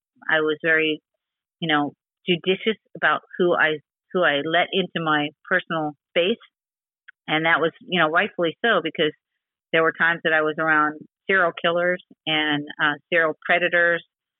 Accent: Miami, Florida, United States; So growing up in Miami with my mother, I was erased from a lot of things.

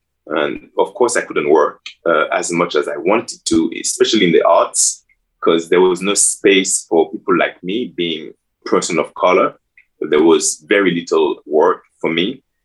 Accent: Paris, Île-de-France, France; also born or lived in Haiti; And me growing up in Paris, people also thought that me being from Haiti had AIDS

